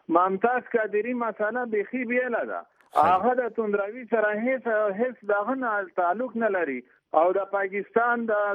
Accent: Afghanistan; زه په افغانان زمرونه لري نژادان زه هم افغان یم

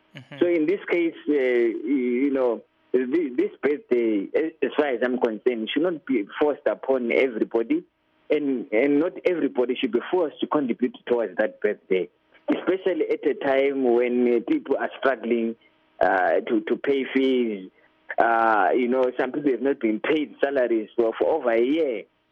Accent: Bulawayo, Zimbabwe; I'm from Bulawayo, but I hail from Matabeleland South.

